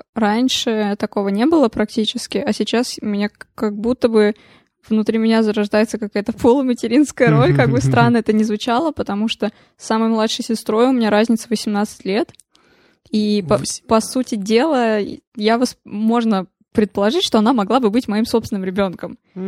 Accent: Saint Petersburg, Russia; Я из Санкт-Петербурга.

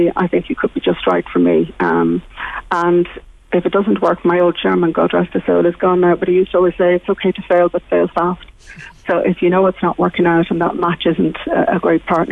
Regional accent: Dublin, Leinster, Ireland; I grew up in the Phoenix Park, one of eight in the lodge there, and I went to a desk school in Stony Batter

